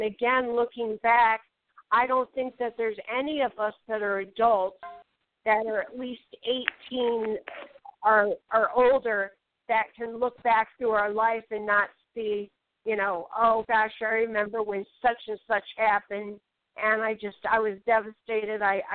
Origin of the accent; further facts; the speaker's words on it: Chicago, Illinois, United States; I grew up in Chicago.